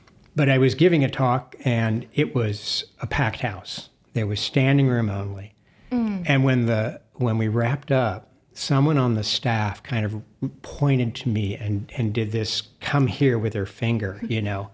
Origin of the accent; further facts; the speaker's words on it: California, United States; but I grew up in the Bay Area, and from an early age, I became familiar with Eichler homes through my parents